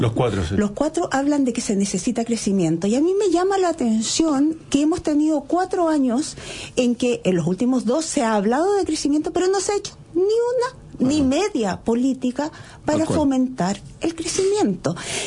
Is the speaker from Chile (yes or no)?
yes; Chile; La plata en Chile es poca. Que nuevamente, no somos Argentina. Somos un país de 20 millones de habitantes pobres.